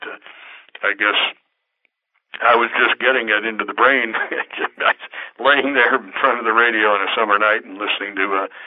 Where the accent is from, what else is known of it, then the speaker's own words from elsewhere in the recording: Bloomington, Illinois, United States; Growing up in Bloomington, normally you're about halfway between Chicago and St. Louis.